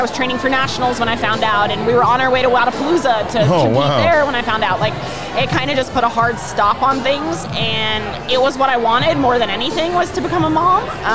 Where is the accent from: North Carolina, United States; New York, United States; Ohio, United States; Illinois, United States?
New York, United States; Staten Island; I grew up in Staten Island, New York. You know, New York City, basketball is kind of like one of the things we do.